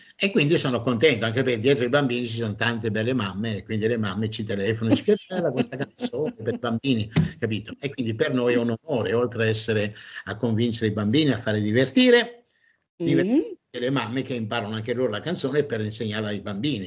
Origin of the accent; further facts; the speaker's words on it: France; Italian is a second language; also born or lived in Africa; sono francese, sono nato in Africa, poi sono arrivato in Francia, poi ho chiesto la naturalizzazione italiana e sono diventato italiano